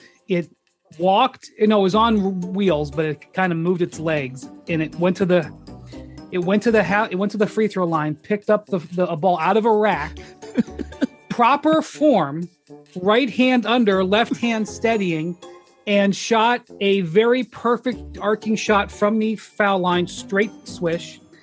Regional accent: United States; I'm sorry to say this as an American.

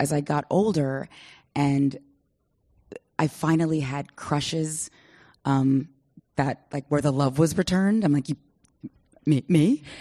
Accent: Pleasanton, California, United States; My girlfriends are here from that I grew up with out in Pleasanton.

